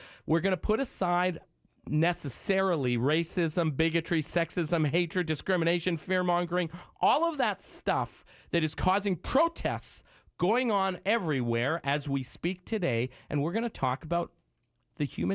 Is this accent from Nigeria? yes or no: no; Canada; now in United States; I can't vote. I didn't vote. I'm Canadian.